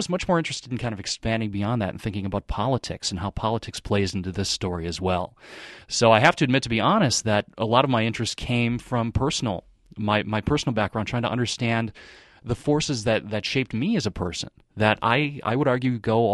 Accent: Stevens Point, Wisconsin, United States; I am a person from one of these kinds of small Midwestern towns, much like La Crosse. Growing up in Stevens Point, I had some very similar experiences as I would have had growing up in La Crosse.

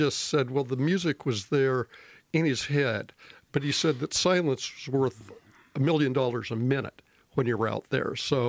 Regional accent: Colorado Springs, Colorado, United States; I grew up in Colorado Springs. I grew up with country, and I grew up playing it

